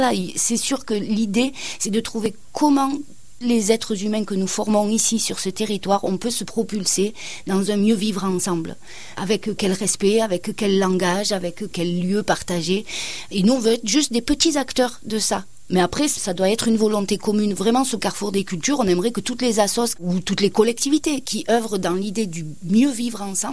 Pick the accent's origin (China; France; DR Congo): France; Saint-Étienne-les-Orgues, Provence-Alpes-Côte d'Azur; moi, je viens de Saint-Étienne-les-Orgues, là où je travaille.